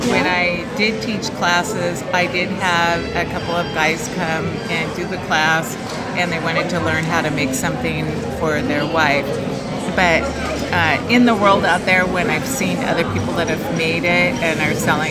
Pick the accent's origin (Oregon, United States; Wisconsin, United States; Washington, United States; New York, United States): Washington, United States; Walla Walla; also born or lived in California; I grew up in Walla Walla, Washington